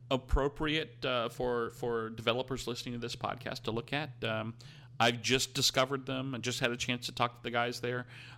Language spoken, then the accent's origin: English; Germany; growing up in Germany, OPA is also the name for your grandfather.